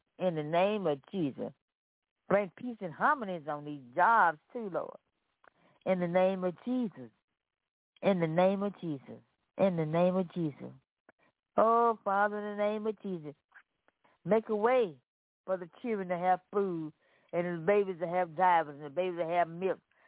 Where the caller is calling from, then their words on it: Memphis, Tennessee, United States; I'm coming from Memphis, Tennessee.